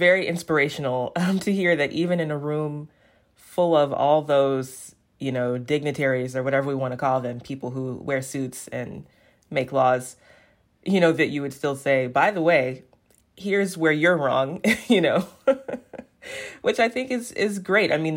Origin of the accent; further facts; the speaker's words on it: Alabama, United States; also born or lived in Florida; I'm from Alabama. That's where I still live. And I spent 3 years in South Florida for grad school